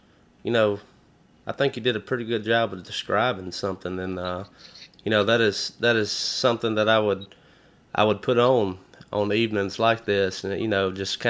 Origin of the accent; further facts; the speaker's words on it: Kennedy, Alabama, United States; growing up in Kennedy, me and my brother, we spent a lot of our summers